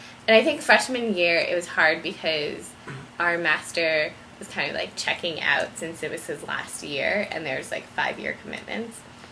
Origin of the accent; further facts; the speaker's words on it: United States; obviously growing up in America, like, you see Christmas around you all the time